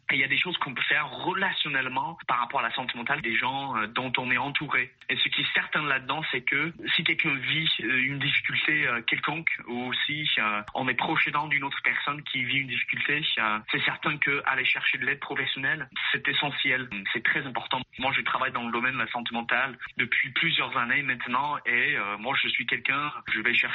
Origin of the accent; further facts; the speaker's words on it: United States; now in Canada; Moi, je suis originaire des États-Unis, donc je sais qu'il y a comme tout un autre système qui est en place aux États-Unis.